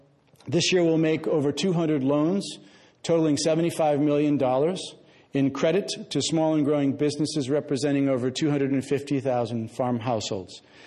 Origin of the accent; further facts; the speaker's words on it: St. Louis, Missouri, United States; now in Boston, United States; from my hometown of St. Louis, and angel investors in the Boston area where I live now.